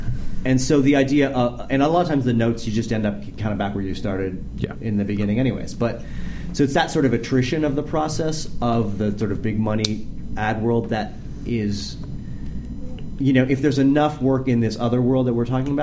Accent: Toronto, Ontario, Canada; From Toronto. Yeah, I'm from Toronto. Actually, I was in Toronto when you called me to, you know, come on the show.

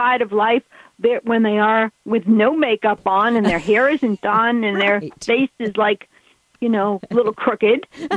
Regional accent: New England, United States; now in Los Angeles, United States; I'm from New England, so

